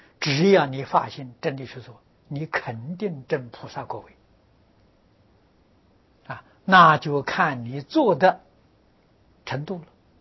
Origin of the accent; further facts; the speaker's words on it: China; 我们中国人常说的尊师重道啊